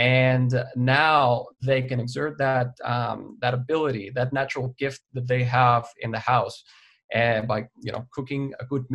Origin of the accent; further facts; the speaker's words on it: Mexico; in observing, you know, what happens growing up in Mexico